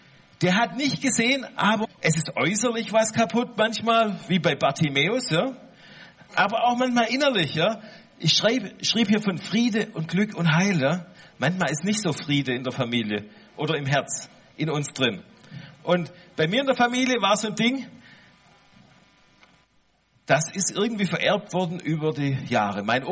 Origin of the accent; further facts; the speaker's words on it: western Germany, Germany; Ich komme aus dem Westen